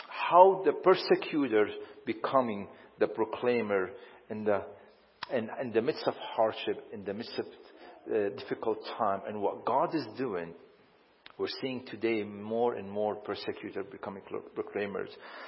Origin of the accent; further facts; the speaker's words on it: Damascus, Damascus Governorate, Syria; You know, I grew up in Damascus, and you walk in the old court of Damascus